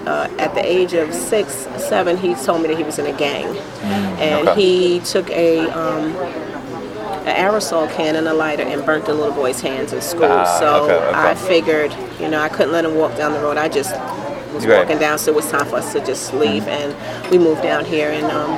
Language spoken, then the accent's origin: English; Bronx, New York, United States; now in Virginia, United States; I come from the Bronx, New York.